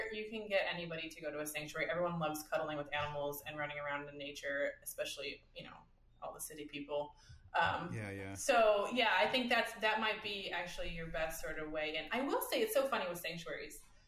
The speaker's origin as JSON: {"language": "English", "region": "Midwest", "country": "United States", "tie": "born or raised there", "said": "So I grew up in the Midwest."}